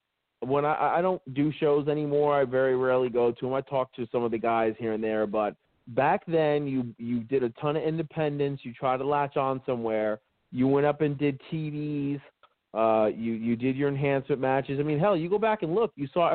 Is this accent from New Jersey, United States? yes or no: yes; New Jersey, United States; In New Jersey, born and raised in New Jersey